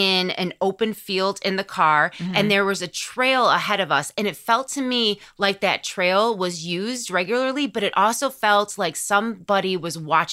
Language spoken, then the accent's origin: English; Illinois, United States; Growing up in Illinois, Dad would take us to a lot of forest preserves.